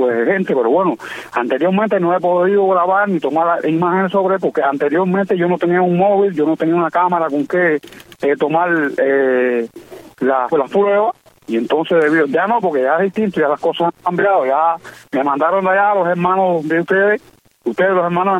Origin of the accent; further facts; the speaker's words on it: Cuba; como cubano que soy